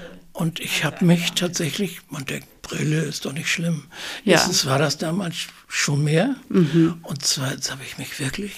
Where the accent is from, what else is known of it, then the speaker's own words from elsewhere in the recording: Prague, Czechia; Ich bin 79. Also ich bin noch gerade im Krieg geboren, aber wie gesagt, dann in Prag aufgewachsen.